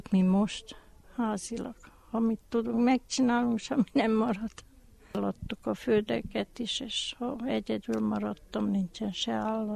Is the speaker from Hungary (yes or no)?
yes; Hungary; born there; És én ott születtem Magyarországon, mert a szentpéteri határon volt ilyen katona ottan, és én ott születtem Magyarországon.